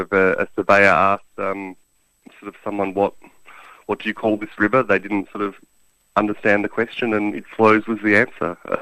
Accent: Melbourne, Victoria, Australia; I'm from Melbourne

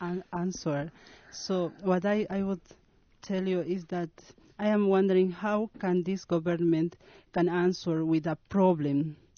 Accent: Bolivia; English is a second language; I am coming from Bolivia, and in Bolivia we live a very hard situation for

